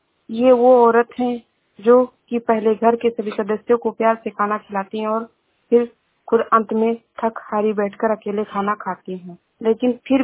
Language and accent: Hindi; Uttar Pradesh, India; मैं जिला श्रावस्ती से हूँ।